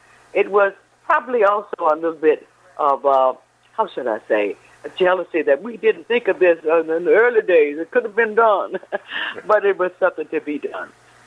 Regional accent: Mississippi, United States; because growing up in Mississippi, the one thing I knew, that any white could tell you what to do.

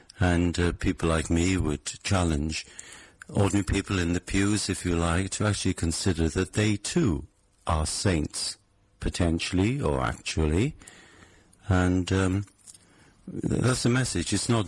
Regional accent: Wales, United Kingdom; I'm from Wales. I've been priest in charge of St. Paul's.

